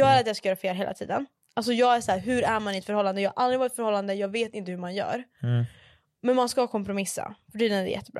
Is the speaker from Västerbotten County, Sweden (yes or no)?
yes; Umeå, Västerbotten County, Sweden; när jag bodde hemma i Ume.